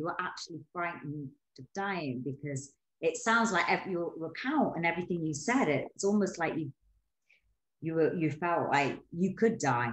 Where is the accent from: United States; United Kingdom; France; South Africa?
United Kingdom; Newcastle, North East England; I'm from Newcastle.